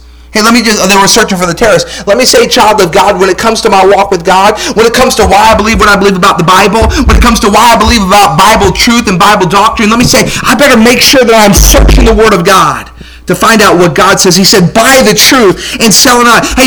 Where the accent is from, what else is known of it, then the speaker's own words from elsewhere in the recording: Massachusetts, United States; My parents, I grew up right outside of Boston.